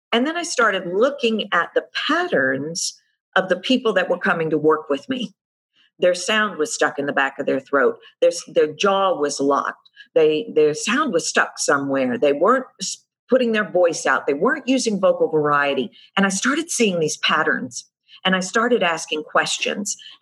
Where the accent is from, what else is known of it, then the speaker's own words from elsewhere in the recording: Texas, United States; I grew up in the South, I'm from Texas